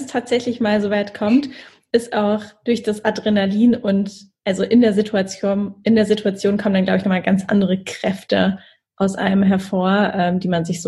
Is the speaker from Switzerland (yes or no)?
no; Mannheim, Baden-Württemberg, Germany; aus Mannheim, aus meiner Heimat